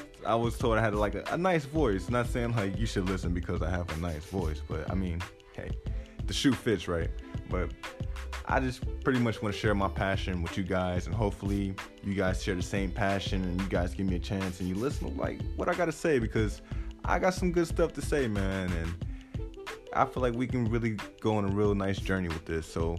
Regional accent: Oakland, California, United States; And I grew up in Oakland, California, so basketball has always been, like, big there, you know?

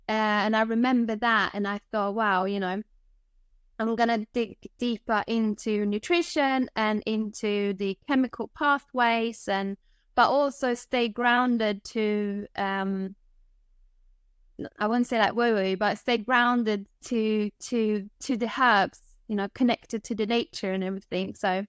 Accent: Sweden; now in England; so my background is I'm from Sweden. I moved to England around the millennium. So I've been living in England for, 23 years, something like that.

